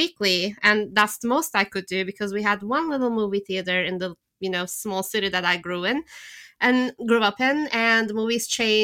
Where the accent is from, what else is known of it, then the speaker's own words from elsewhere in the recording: Turkey; moved away as an adult; now in United States; I was living in Istanbul. I'm from Turkey. I'm Turkish, and I didn't actually move to the States until I was 22 to go to grad school. And then years passed. I'm 46 now.